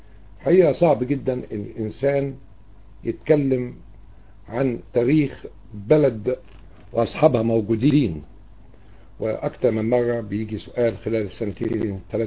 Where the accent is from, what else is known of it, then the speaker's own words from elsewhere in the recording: Egypt; أنا ليس عربي إطلاقا، أنا ابن مصر فعلا لكن ليس عربي.